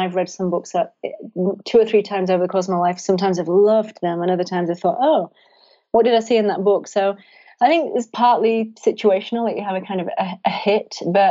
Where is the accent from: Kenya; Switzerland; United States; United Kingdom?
United Kingdom; England; moved away; I'm obviously English and I miss England